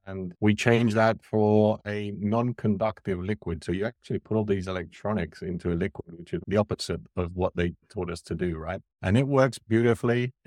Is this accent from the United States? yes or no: no; Barcelona, Catalonia, Spain; also born or lived in United Kingdom; I grew up between the UK and Barcelona. So my mother's from Barcelona. My father's from London. At the age of 9, I was living in the UK.